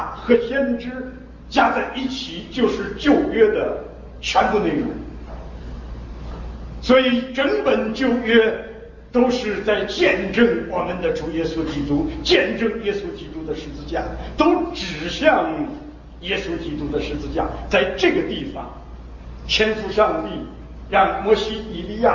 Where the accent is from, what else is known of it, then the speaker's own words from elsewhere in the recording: China; 我们中国人做事情总是要把事情做得合乎中庸之道